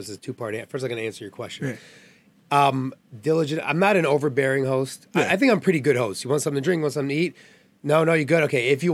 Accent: New York, United States; That I grew up on.

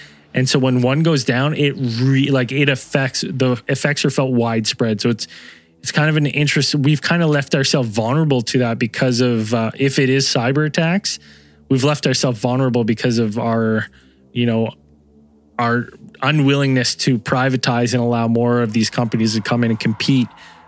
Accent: Canada; But as a Canadian, you know, I can speak for all Canadians when I say

